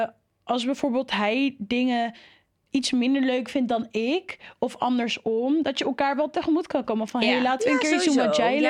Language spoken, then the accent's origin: Dutch; Amsterdam, North Holland, Netherlands; ik kom van Amsterdam.